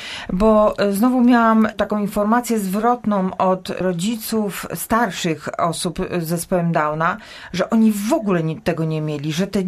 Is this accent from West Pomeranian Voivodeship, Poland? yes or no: yes; Barlinek, West Pomeranian Voivodeship, Poland; Ja pochodzę z małej miejscowości z Barlinka